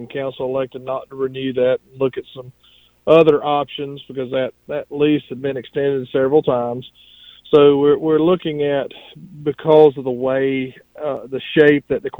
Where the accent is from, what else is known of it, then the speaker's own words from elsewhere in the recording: Walhalla, South Carolina, United States; I can remember, you know, since growing up here and growing up in Walhalla, I can remember the courthouse when it was in operation from the downstairs.